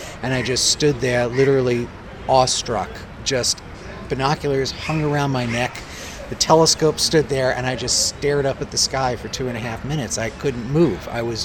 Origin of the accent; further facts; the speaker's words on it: New York City, New York, United States; I grew up in New York City, where you could never see the stars, much like Delhi, same light pollution and haze.